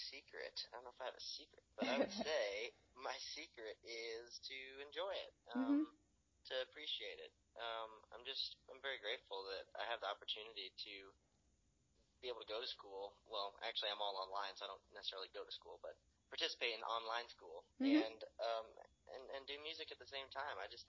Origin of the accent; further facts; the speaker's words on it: West Palm Beach, Florida, United States; I'm from South Florida, and people would say that South Florida isn't country, but being from West Palm, Loxahatchee's right around the corner, and I'm telling you what, it is country down here